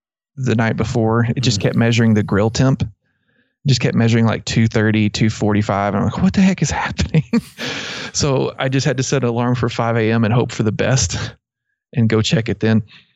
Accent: Abilene, Texas, United States; because I grew up in around Abilene, and that was, you know, that's, people use Mesquite a lot.

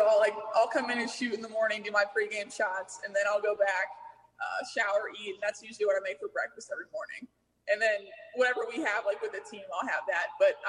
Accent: Ohio, United States; Yeah, so I'm from Ohio.

